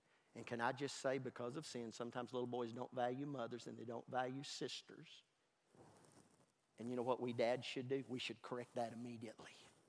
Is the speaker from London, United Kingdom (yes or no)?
no; Scotland, United Kingdom; moved away; If I was still in my home country of Scotland